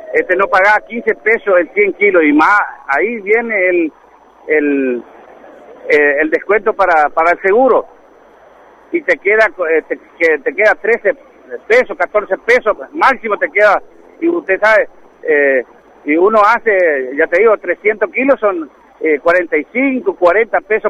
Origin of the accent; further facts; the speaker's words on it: Montecarlo, Misiones, Argentina; lo que vinimos de Misiones, de Monte Carlo Misiones, somos 50